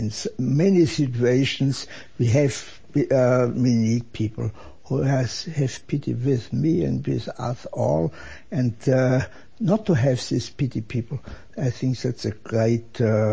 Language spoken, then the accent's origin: English; Germany; English is a second language; It was really a tough job in the beginning because I come from Germany.